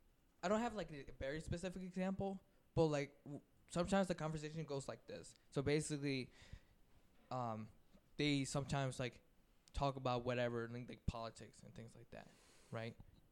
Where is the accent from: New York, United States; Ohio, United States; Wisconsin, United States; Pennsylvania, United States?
Pennsylvania, United States; Philadelphia; And I got like basically like having that small Philly blood that like basically affected my whole how I communicate, how I even function, you know.